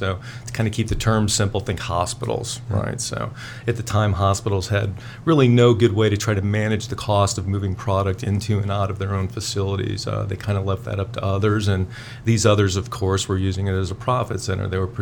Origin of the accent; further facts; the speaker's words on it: Avon Lake, Ohio, United States; No, I'm originally from Cleveland, west side of Cleveland, Avon Lake. Moved around quite a bit as a kid, but you know, primarily graduated from high school in Avon Lake.